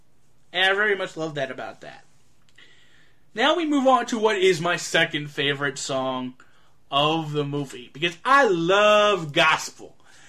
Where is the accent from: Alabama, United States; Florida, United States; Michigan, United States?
Florida, United States; Tampa; Again, I'm not from New Orleans, I'm from Tampa